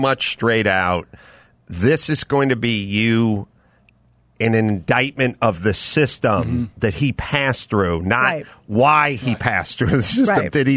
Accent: North Hollywood, California, United States; I grew up in North Hollywood

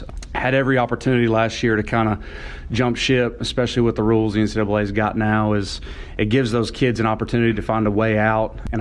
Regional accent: Oklahoma, United States; Growing up in Oklahoma, you only saw Southern Miss when they were on TV.

